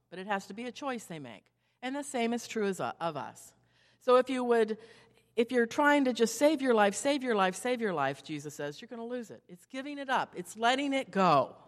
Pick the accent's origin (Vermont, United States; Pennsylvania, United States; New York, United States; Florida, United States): Florida, United States; Boynton Beach; You all know I was born and raised here in Boynton Beach, Florida, and I left and went other places, but here I am, back home again.